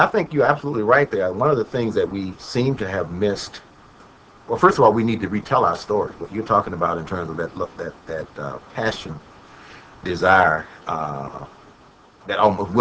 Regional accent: Montgomery, Alabama, United States; because I grew up in Montgomery, and it's only, mm-hmm. you know, a few minutes from Tuskegee.

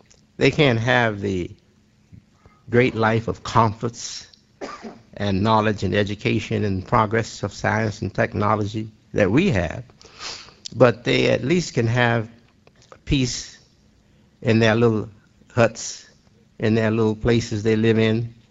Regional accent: Chicago, Illinois, United States; Because I live in Chicago. Chicago area. Chicago is my hometown.

